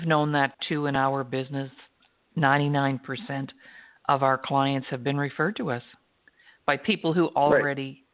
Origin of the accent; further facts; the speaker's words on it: Canada; Tyler picked up on the fact that I'm a Canadian, because I made the grave mistake of putting A at the end of my sentence.